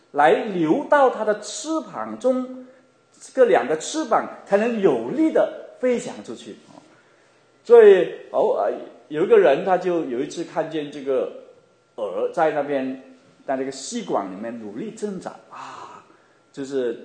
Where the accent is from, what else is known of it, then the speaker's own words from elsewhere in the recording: China; 因为我们中国人有一句话